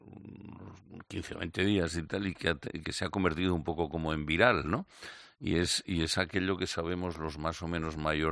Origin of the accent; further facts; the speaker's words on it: Catalonia, Spain; somos la gran mayoría de catalanes que queremos seguir siendo catalanes y españoles